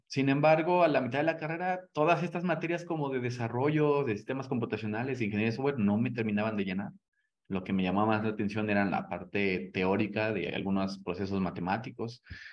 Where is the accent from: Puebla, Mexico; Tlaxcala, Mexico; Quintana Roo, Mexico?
Puebla, Mexico; yo estudié ciencias computacionales en la Benemérita Universidad Autónoma de Puebla, que es de donde yo soy.